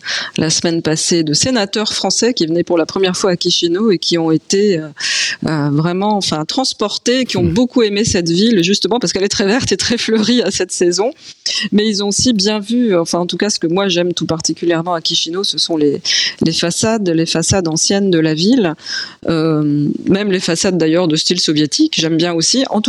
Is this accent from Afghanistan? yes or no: no; Grand Est, France; born there